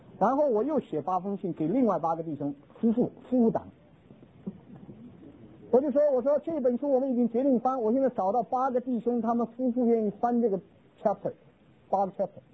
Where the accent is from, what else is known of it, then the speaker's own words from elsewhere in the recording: China; 我们中国人的很大的一个缺点就是每一个人单独做事都还错